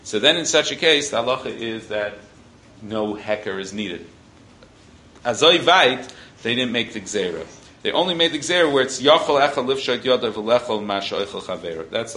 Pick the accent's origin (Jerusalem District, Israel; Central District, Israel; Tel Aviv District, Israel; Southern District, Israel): Jerusalem District, Israel; Ramat Beit Shemesh; we're both from Ramat Beit Shemesh.